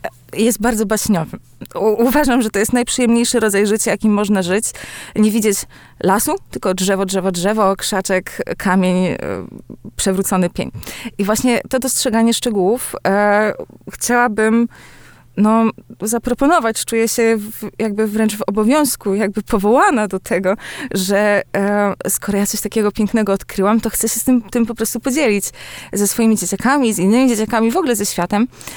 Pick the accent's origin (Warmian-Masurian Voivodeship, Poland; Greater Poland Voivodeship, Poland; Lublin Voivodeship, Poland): Warmian-Masurian Voivodeship, Poland; Olsztyn; No i właśnie wychowałam się w Olsztynie, pomiędzy jednym a drugim jeziorem.